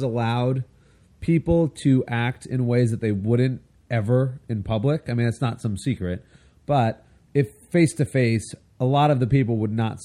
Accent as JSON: {"language": "English", "region": "California", "country": "United States", "tie": "born or raised there", "said": "maybe I'm just a little living in California my whole life."}